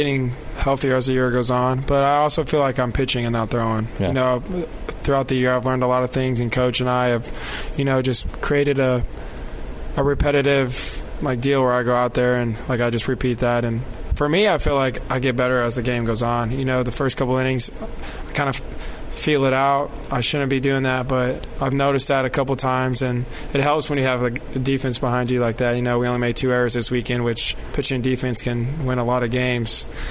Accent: Houston, Texas, United States; You know, I'm from the Houston area, just being around, being at home.

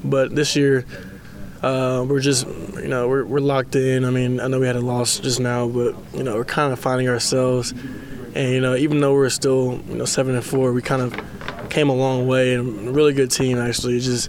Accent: Houston, Texas, United States; born there; I was born in Houston. My dad, grandma, cousins, everybody's from Baton Rouge, though.

